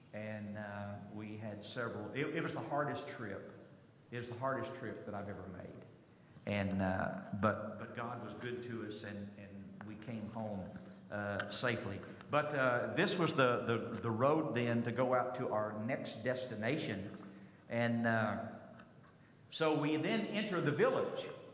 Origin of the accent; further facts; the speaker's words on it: Kentucky, United States; Now, I'm a country boy, and I grew up in Kentucky, and I have always loved pinto beans.